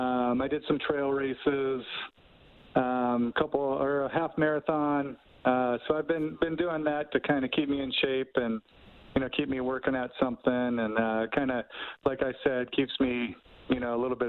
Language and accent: English; Reading, Pennsylvania, United States; It was up in the wilderness, pretty close to my hometown of Reading, about an hour away.